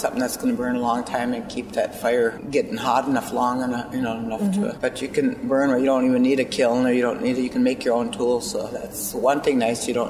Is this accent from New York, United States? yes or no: no; Rice Lake, Minnesota, United States; I was from Rice Lake, part of the opposite end of the reservation, so back when we were kids, we didn't come to White Earth very often